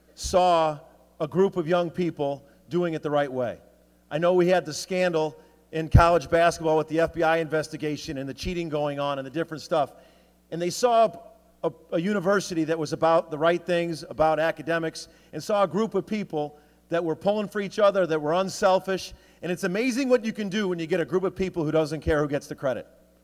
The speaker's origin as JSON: {"language": "English", "town": "Naperville", "region": "Illinois", "country": "United States", "tie": "born or raised there", "said": "I was born and raised in Naperville. My father was born and raised in Naperville."}